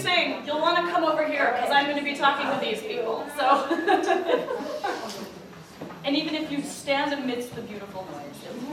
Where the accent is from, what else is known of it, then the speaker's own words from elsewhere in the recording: Chicago, Illinois, United States; I grew up singing